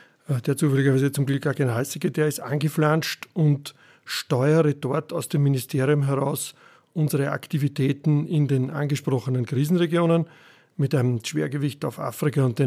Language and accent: German; Austria; weil wir dort als Österreicher einen Fußabdruck haben